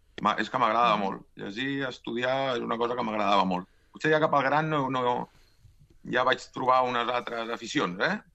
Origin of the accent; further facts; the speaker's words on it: Sabadell, Catalonia, Spain; jo em considero que sóc d'aquí de Sabadell, molt de Sabadell. Sóc molt d'on sóc.